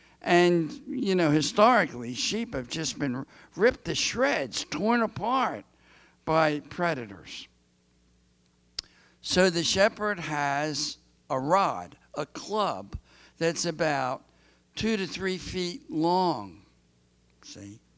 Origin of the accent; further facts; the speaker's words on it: Philadelphia, Pennsylvania, United States; I grew up in Philly, like my grandson Jim.